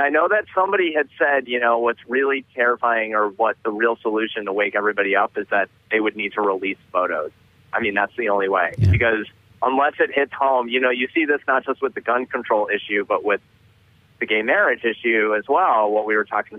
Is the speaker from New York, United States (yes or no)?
no; Connecticut, United States; But I will give a shout out to my home state, Connecticut. I was pretty proud of them for what they did last week.